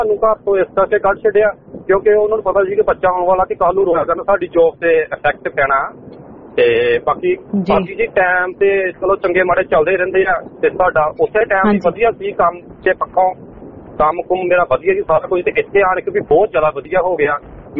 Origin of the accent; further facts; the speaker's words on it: Gurdaspur, Punjab, India; now in Australia; ਮੈਂ ਵੀ ਗੁਰਦਾਸਪੁਰ ਤੋਂ ਆਇਆ ਜੀ।